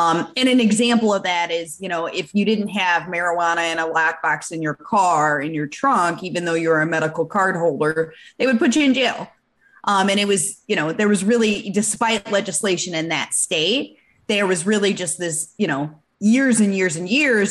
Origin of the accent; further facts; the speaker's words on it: Michigan, United States; I'm from Michigan. I was in Michigan in 2008 when medical passed.